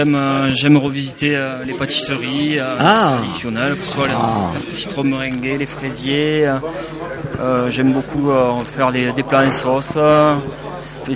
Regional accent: Occitanie, France; On est Aveyronnais d'origine, moi-même, mon épouse aussi.

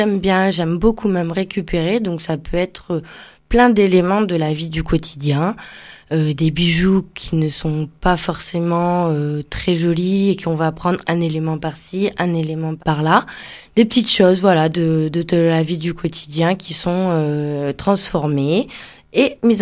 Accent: Nouvelle-Aquitaine, France; Je viens de la Dordogne, à côté de Bergerac.

